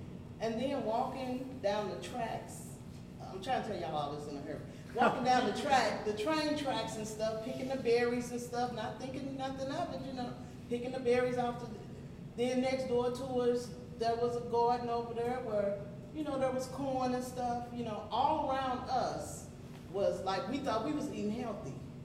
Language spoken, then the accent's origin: English; Carbondale, Illinois, United States; So, okay, so I was born, again, I was born and raised in Carbondale. I was born in Carbondale.